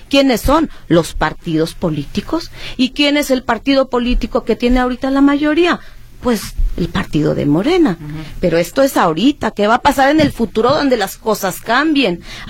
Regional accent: Mexico; como mexicanos inteligentes que somos

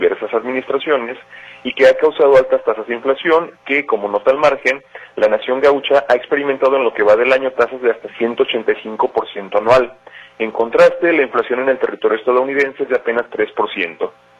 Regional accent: Mexico; no es un tema que va a repercutir inmediatamente en nuestro bolsillo como mexicanos

